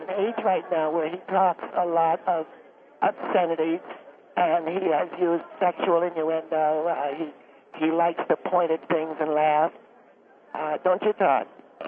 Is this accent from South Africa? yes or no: no; Alexandria, Alexandria Governorate, Egypt; English is a second language; I'm originally from Alexandria, where Roger's from.